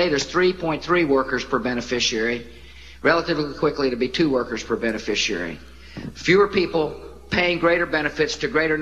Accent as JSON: {"language": "English", "region": "Texas", "country": "United States", "tie": "born or raised there", "said": "My home state of Texas, a lot of people rely solely on their Social Security check."}